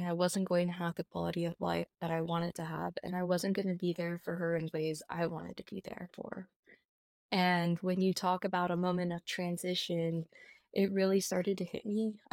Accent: Midwest, United States; I'm going to be 37 this year, and I was born and raised in the Midwest to my parents who were very young.

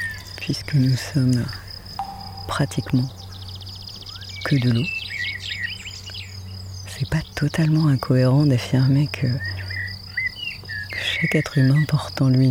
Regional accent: Grenoble, Auvergne-Rhône-Alpes, France; born there; Mais après moi je suis née à Grenoble, donc pas très loin d'ici, donc le Rhône est très important aussi.

